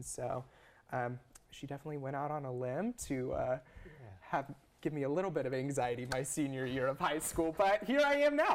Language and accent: English; Norman, Oklahoma, United States; That was my entire plan, my entire life growing up in Norman.